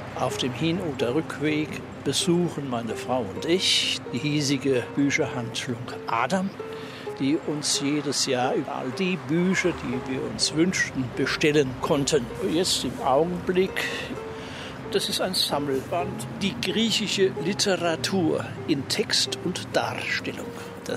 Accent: Worms, Rhineland-Palatinate, Germany; ich komme aus Worms.

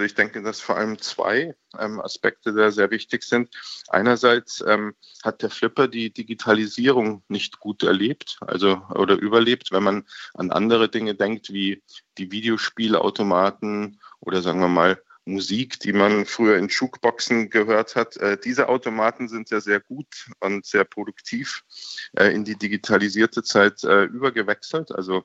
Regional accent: Munich, Bavaria, Germany; Also in München, wo ich aufgewachsen bin

